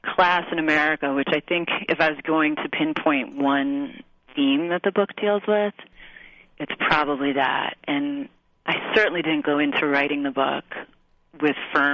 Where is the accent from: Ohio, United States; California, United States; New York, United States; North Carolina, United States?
New York, United States; I grew up on Long Island, and I would go into the city a lot.